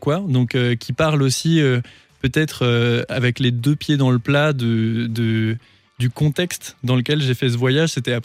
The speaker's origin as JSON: {"language": "French", "town": "Strasbourg", "region": "Grand Est", "country": "France", "said": "Je suis originaire de Strasbourg, les rues que je connais si bien, tous les souvenirs et tout."}